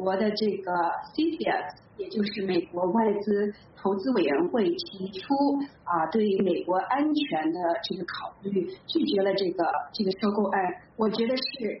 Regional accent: China; 我们作为中国人

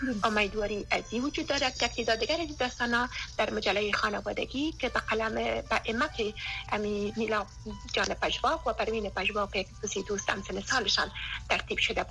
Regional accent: Afghanistan; born there; moved away; ما یک زن استم که در افغانستان قبل از جنگ متولد شدیم

